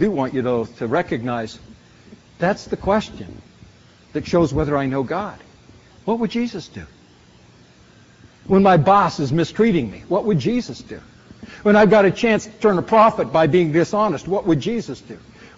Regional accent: Vancouver, British Columbia, Canada; When I grew up in Vancouver, we used to have trolley buses.

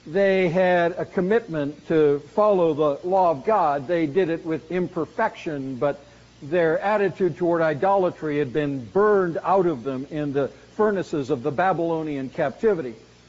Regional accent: United States; because I'm an American and in some sense I am a Christian

